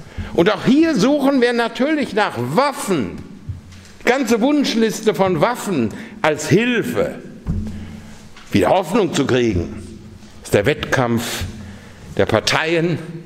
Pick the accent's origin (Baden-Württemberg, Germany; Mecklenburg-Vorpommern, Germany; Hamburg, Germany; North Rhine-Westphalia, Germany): North Rhine-Westphalia, Germany; Münster; Auch der westfälische Frieden aus meiner Heimat Münster